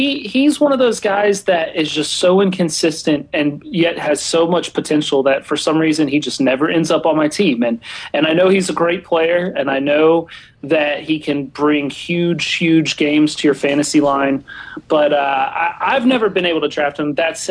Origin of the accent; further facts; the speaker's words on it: Carolina, United States; I'm a Panthers fan. I am from Carolina. I do make sense with that homer pick right there.